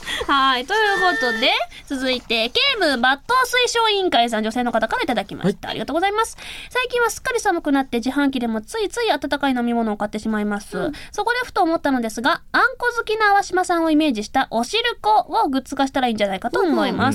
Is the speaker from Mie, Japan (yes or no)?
yes; Mie, Japan; 私、地元が三重県なんですけど